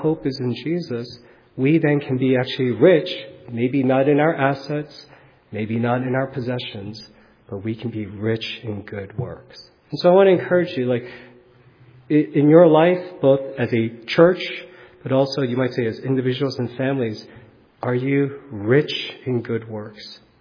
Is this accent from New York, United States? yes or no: yes; New York City, New York, United States; My father, for all his quirks, he was a dentist when we were growing up in New York City.